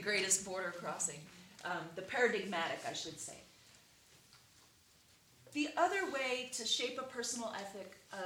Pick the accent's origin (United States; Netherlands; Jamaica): United States; Philadelphia, Pennsylvania; I'm from the East Coast. Philadelphia, Quakers that go back a long time.